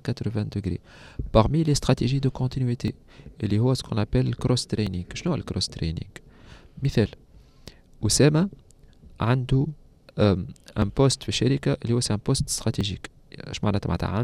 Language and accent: Arabic; Tunisia; عملنا فيزيت ان اوبيراتور تليفونيك موجود عندنا في تونس